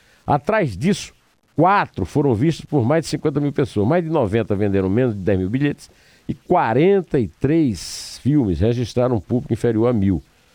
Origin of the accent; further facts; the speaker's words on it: Campina Grande, Paraíba, Brazil; um dos filmes que entusiasmaram a minha adolescência em Campina Grande